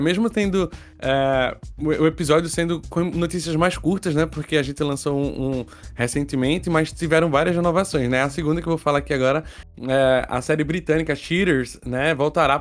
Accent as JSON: {"language": "Portuguese", "town": "Recife", "region": "Pernambuco", "country": "Brazil", "said": "Eu sou daqui de Recife e vai ter muita coisa em novembro já, então deixa quieto, vou ficar por aqui."}